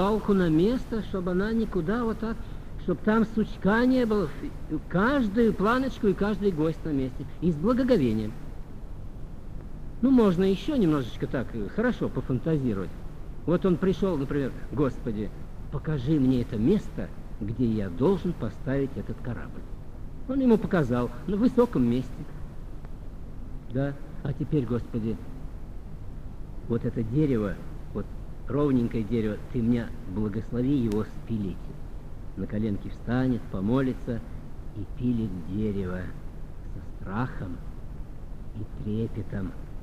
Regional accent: Samara, Samara Oblast, Russia; ну, в нашей местности, там вот, я сам из Самары.

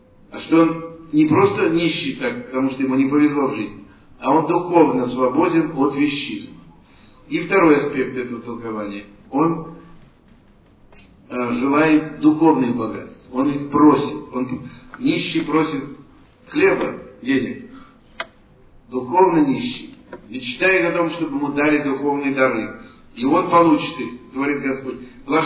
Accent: Moscow, Russia; born there; Родители у меня были москвичами, я родился в Москве.

